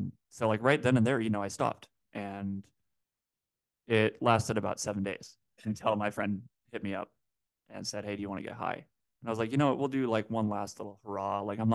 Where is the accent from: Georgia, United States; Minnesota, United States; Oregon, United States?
Oregon, United States; Portland; Kind of just north of where I grew up in Portland, Oregon.